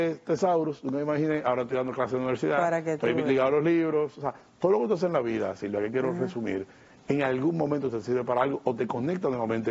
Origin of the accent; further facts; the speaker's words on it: San Cristóbal, Dominican Republic; yo nací en San Cristóbal, todo en San Cristóbal